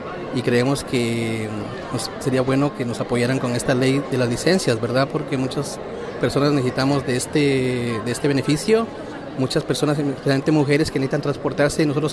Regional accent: Quetzaltenango, Guatemala; now in United States; Yo soy guatemalteco.

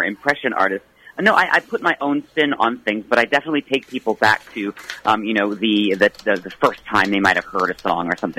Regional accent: California, United States; moved away as an adult; now in New York, United States; I grew up in California, but then moved to New York 20 years ago this year to pursue my performing career, and now here I am.

